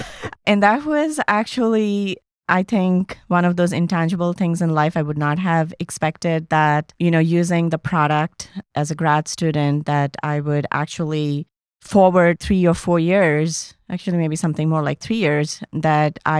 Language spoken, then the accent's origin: English; India; now in United States; when I was growing up in India, I traveled a lot by public transport